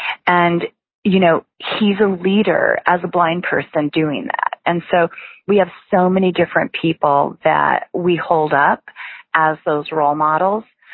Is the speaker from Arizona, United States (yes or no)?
yes; Tucson, Arizona, United States; Yes, and growing up in Tucson with a whole lot of sunshine too.